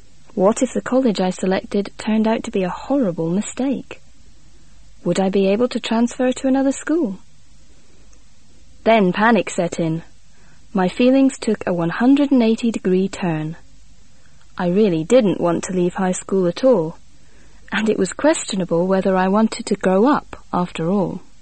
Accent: Chicago, Illinois, United States; all of which happened to be located in or near my hometown of Chicago.

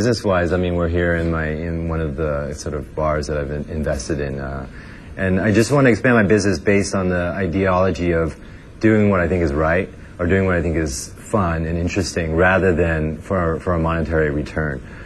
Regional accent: San Francisco, California, United States; I felt growing up in San Francisco, there's a huge Chinese community there, and a lot of my friends growing up in high school, all that, were also Chinese.

